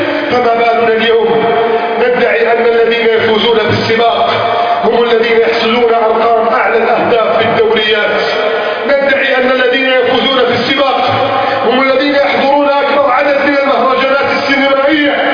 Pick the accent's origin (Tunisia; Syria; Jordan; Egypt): Egypt; واجعل بلدنا مصر